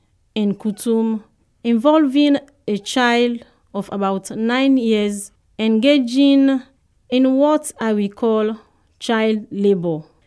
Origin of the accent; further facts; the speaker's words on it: Sierra Leone; I'm from Sierra Leone.